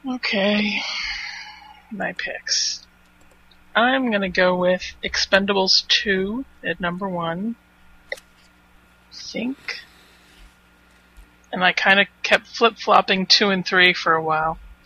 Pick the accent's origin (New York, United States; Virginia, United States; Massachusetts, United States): Massachusetts, United States; Boston; I mean, I'm originally from Boston. We don't start until after Labor Day.